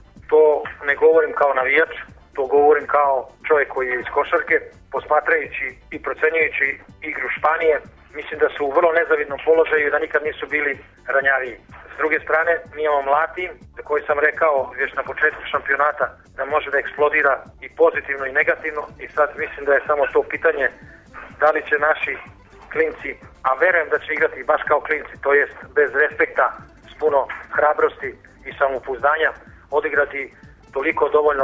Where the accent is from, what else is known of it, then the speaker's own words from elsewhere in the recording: Serbia; Naravno, kao Srbin, tipujem na Srbiju